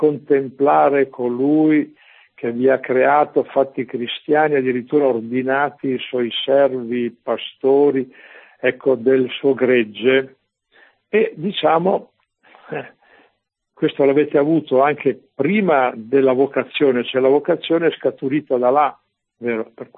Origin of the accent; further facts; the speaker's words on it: Bolzano, Trentino-Alto Adige, Italy; io vengo da Bolzano.